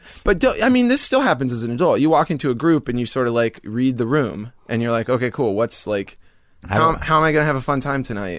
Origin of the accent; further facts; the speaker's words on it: Georgia, United States; also born or lived in Anniston, Alabama; I would say I grew up mostly in Georgia. That was sort of the place during the big formative years for me.